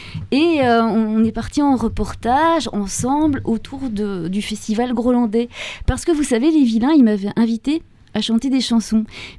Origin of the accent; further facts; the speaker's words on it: Belgium; je viens de Belgique. Et en Belgique, on est un peu décalé.